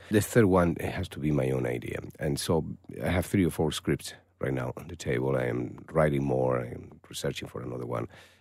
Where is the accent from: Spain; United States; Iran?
Spain; Malaga, Andalusia; Picasso was born in my hometown in Malaga.